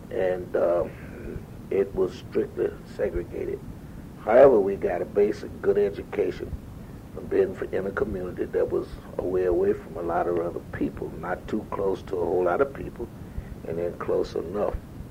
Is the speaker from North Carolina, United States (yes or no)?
yes; Durham, North Carolina, United States; I'm a native of Durham, North Carolina, and I grew up, and I don't know whether you know where it is or not, but if you know where Northgate Mall is, I was born and raised in that particular vicinity.